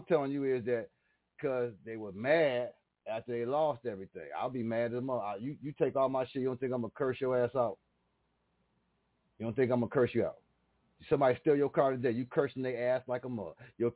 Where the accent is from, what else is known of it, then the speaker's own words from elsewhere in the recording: Buffalo, New York, United States; They said all the buffalo stories about the buffalo, because I'm from Buffalo